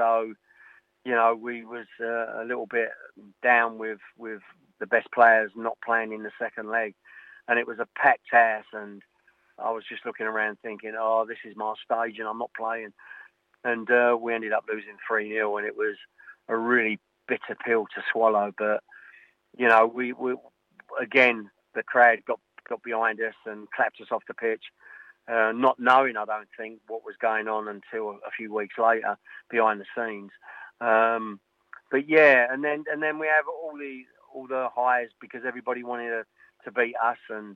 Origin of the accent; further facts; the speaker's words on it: London, United Kingdom; from being a Londoner to go to Wickham and have so many nice people around you, because you don't really get that in London.